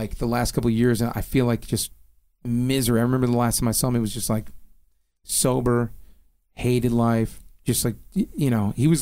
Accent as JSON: {"language": "English", "town": "Detroit", "region": "Michigan", "country": "United States", "tie": "born or raised there", "said": "So, I grew up in Detroit, and then I went to my mom's a single mom."}